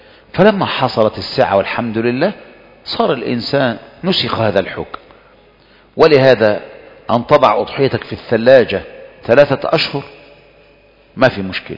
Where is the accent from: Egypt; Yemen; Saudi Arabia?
Egypt; زي الفسيخ كده اللي بيكرمك عندنا في مصر يجيب لك فسيخ